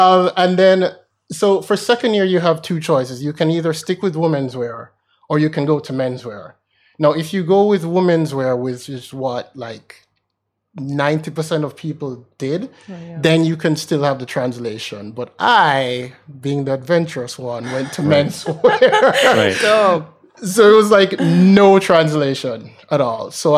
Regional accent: Jamaica; moved away as an adult; also born or lived in Florida / Nagano / Chiba / Niigata; now in Tokyo, Japan; I was born and raised in Jamaica, and then I lived in America, more specifically Florida, for college for 5 years. And then I came to Japan in 2009. Mm. Lived in Nagano, Chiba, Niigata before moving to Tokyo 7 years ago.

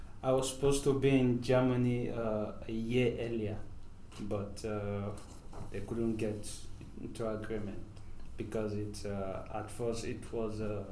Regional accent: Nigeria; I was born and raised in Nigeria.

